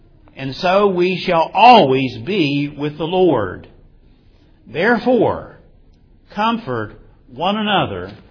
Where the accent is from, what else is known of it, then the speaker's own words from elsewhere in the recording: West Virginia, United States; I had a telephone call from the manager of a cemetery in West Virginia, my home state.